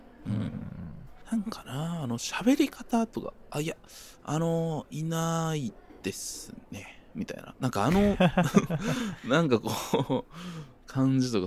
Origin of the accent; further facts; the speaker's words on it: Kansai, Japan; やっぱね、僕たち関西出身で